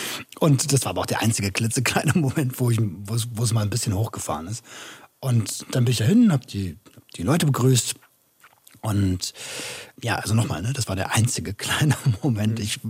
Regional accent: Berlin, Germany; ich glaube, wir kommen ja aus Berlin

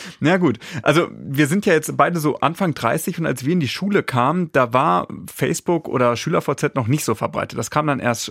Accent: North Rhine-Westphalia, Germany; Ich komme aus Nordrhein-Westfalen und bis NRW ist Quick anscheinend nicht vorgedrungen.

